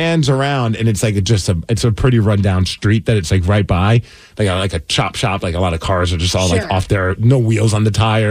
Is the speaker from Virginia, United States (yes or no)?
no; New York, United States; I'm finding great humor in this because growing up in New York, you experience New York sports fans are on a whole other level of crazy.